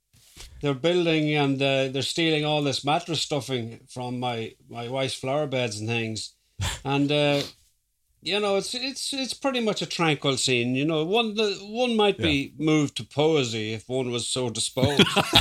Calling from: Carrick-on-Shannon, Connacht, Ireland; I'm at home in Carrick and Shannon, which is in County Leitrim in the Irish Midlands, and I've been living here for about 2.5 years now

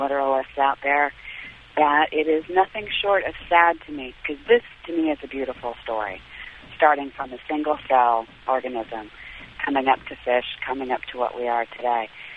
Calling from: Charleston, South Carolina, United States; I am calling from Charleston, South Carolina, the Bible Belt

